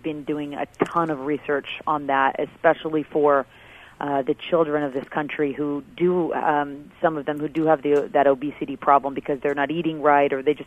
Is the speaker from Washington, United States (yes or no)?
yes; Washington, United States; I grew up outdoors in Washington State, so I was always swimming in the lake or riding my bike around the lake